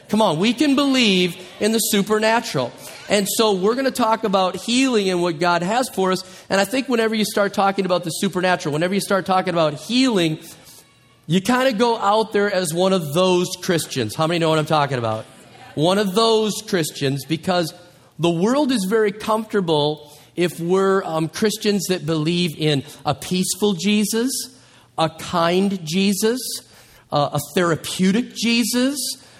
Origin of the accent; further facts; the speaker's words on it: Minnesota, United States; I mean, I'm from Minnesota. How many know that was part of the Louisiana Purchase? So I'm like a Northern Cajun.